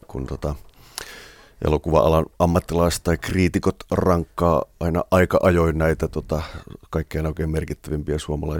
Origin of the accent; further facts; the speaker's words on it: Joutsa, Central Finland, Finland; mä olen kotoisin tuolta Keski-Suomesta pieneltä paikkakunnalta